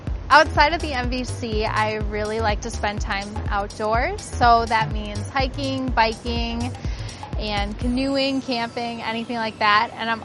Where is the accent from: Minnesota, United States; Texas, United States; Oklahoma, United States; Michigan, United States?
Minnesota, United States; Eden Prairie; I'm from Eden Prairie